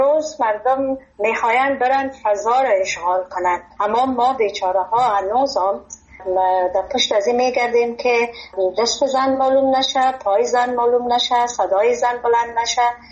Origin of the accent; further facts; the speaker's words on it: Afghanistan; moved away; من بسیار از افغانستان سابقا برآمدیم، هیچ چیزی از مملکت به یادم نیست.